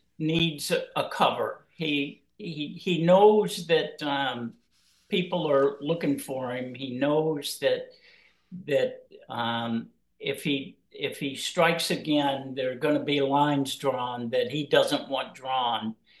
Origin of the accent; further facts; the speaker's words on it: Memphis, Tennessee, United States; Well, that actually came from an incident that happened to me when I was a very, very young boy growing up in Memphis, Tennessee.